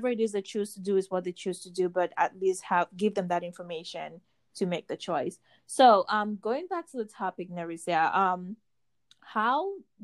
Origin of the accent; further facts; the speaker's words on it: Cameroon; Again, I will always just say I'm from Cameroon. I did not have a computer back then to use, period.